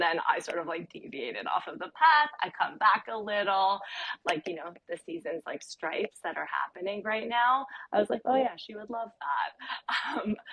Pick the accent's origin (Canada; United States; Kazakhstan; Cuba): Canada; Toronto, Ontario; I'm from Toronto.